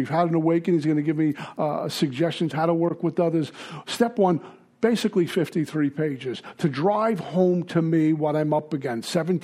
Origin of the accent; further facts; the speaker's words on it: Brooklyn, New York, United States; And I sound like a Neanderthal because I'm from Brooklyn.